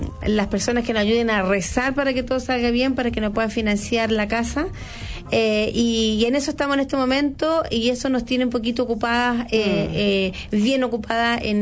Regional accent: Chile; como todo chileno queremos nuestra casa propia

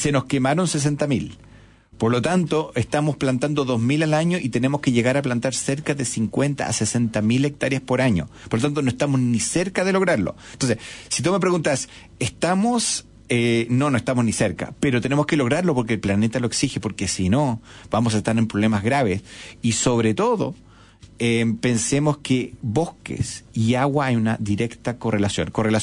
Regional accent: Chile; vamos a plantar de aquí al 2050 como chilenos

